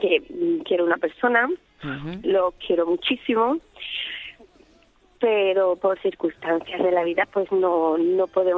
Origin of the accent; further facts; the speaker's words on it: Cádiz, Andalusia, Spain; Yo soy de Cádiz.